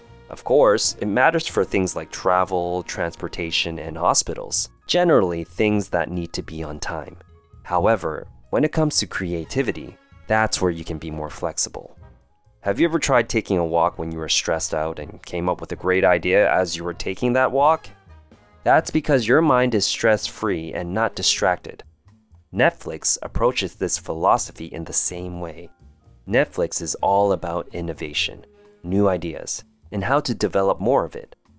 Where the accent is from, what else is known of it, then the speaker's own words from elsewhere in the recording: Canada; Growing up in Canada, we do things differently, and there are some customs that I'll never get accustomed to living overseas.